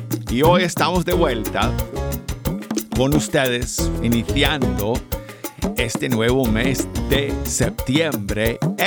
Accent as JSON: {"language": "Spanish", "region": "Colorado", "country": "United States", "lives_now": "Alabama, United States", "said": "Yo estoy en el sur de Estados Unidos, en Alabama. No soy sureño porque yo soy de Colorado, pero bueno, ya llevo, ¿qué? Como 30 años aquí en Alabama, así que ya me considero pues un sureño aquí en Estados Unidos."}